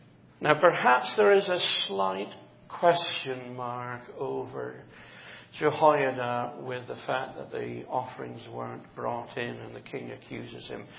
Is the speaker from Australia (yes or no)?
no; United Kingdom; I come from originally from the United Kingdom